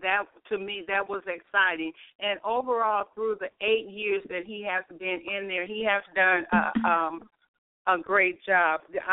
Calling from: West Coast, United States; And I am actually calling from the West Coast, and I want to tell you that I love Florida.

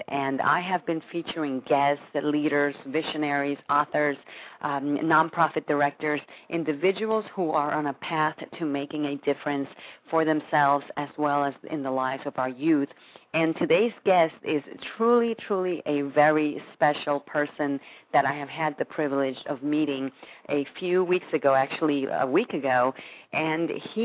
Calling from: West Palm Beach, Florida, United States; I am your host for this show, and I come to you live from West Palm Beach, Florida.

